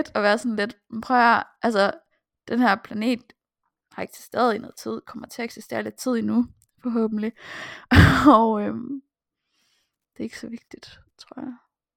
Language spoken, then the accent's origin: Danish; Ribe, Region of Southern Denmark, Denmark; now in Aalborg, Denmark; og jeg er 24. Jeg kommer fra Ribe. Og bor nu i Aalborg, hvor jeg har boet i 4,5 år.